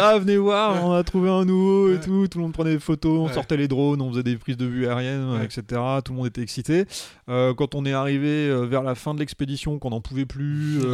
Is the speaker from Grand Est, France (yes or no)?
no; Paris, Île-de-France, France; vous pardonnerez mon accent, mais so … I'm from Paris